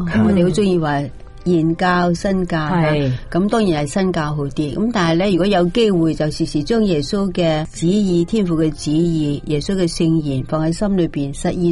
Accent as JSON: {"language": "Cantonese", "country": "China", "said": "因为我系中国人，有可能系咪而家十三亿都嚟到啦"}